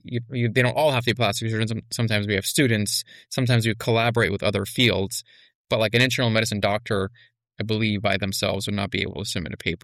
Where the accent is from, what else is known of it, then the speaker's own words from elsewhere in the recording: Montreal, Quebec, Canada; I grew up in Montreal, so everything I learned in centimeters...